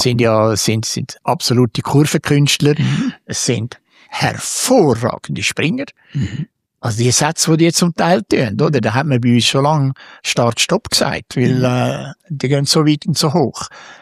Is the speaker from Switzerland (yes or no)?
yes; Switzerland; sind wir Schweizer gescheit genug